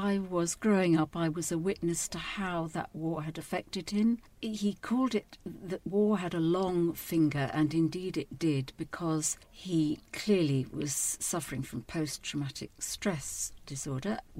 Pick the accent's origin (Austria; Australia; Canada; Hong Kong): Hong Kong; So although I was growing up in Hong Kong on the edge of China, by the age of 11, I knew all these places I'd never been to.